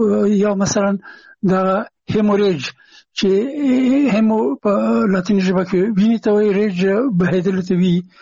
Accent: Afghanistan; هغه زه نه پېژندلم چې زه هم افغان یم او ما ته یې نه پېژندو چې افغان یم

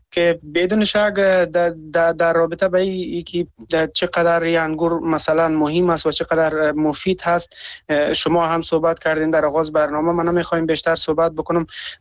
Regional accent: Afghanistan; ما که در سمت شمال افغانستان در واقع بزرگ شدیم

